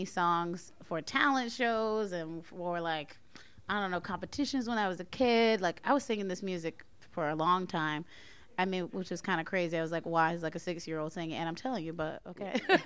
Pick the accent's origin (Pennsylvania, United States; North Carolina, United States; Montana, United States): North Carolina, United States; Goldsboro; I was brought up in North Carolina.